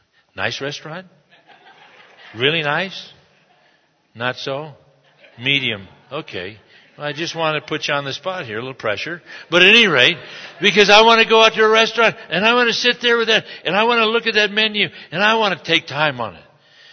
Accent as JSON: {"language": "English", "region": "Scotland", "country": "United Kingdom", "said": "I'm a Scotsman. I don't see many Scotsmen around here."}